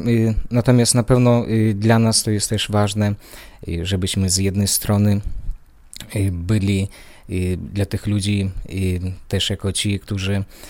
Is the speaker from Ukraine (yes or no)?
no; Belarus; now in United States; I sam pochodzę z Białorusi, urodziłem się na Białorusi, ale mam pochodzenie polskie. Mój dziadek urodził się w Warszawie